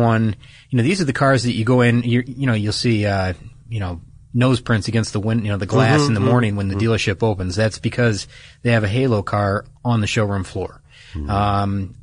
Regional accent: Detroit, Michigan, United States; the reason that one stands out to me is because I'm from Detroit

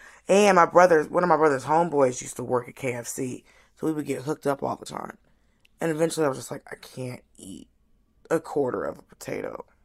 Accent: Miami, Florida, United States; also born or lived in Atlanta; You know, I was born in Miami and we lived there. Like, I was born and raised. Mm-hmm. I was born in Miami and was raised in Atlanta, Miami.

